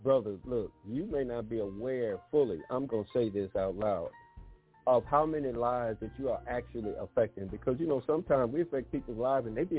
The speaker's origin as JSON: {"language": "English", "town": "Detroit", "region": "Michigan", "country": "United States", "tie": "born or raised there", "said": "Man, I grew up in Detroit, so you don't have to tell me about"}